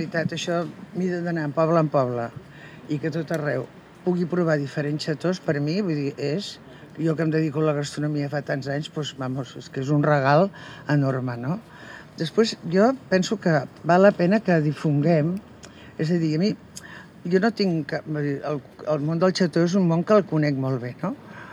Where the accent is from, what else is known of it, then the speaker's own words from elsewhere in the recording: L'Arboç, Catalonia, Spain; jo que sóc filla de l'Arbós, d'una casa pairal que es diu Cal Mariagna, on a casa sempre, quan arribava l'hivern, els divendres hi havia xató.